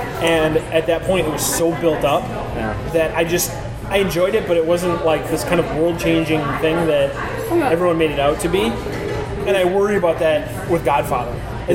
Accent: Minnesota, United States; I've seen Fargo, because I think as a Minnesotan you're forced to.

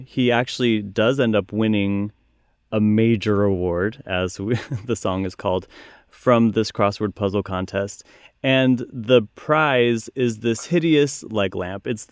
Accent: Utah, United States; I, once again, grew up in Utah. Very cold.

